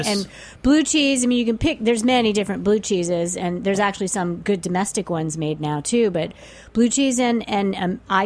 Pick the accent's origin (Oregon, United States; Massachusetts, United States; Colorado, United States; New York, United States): Colorado, United States; Denver; I'm from Denver. What's a bodega?